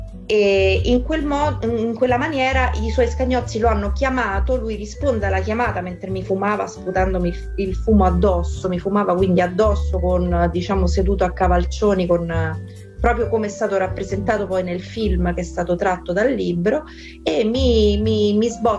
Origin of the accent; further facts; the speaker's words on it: Ostia, Lazio, Italy; poiché io sono di Ostia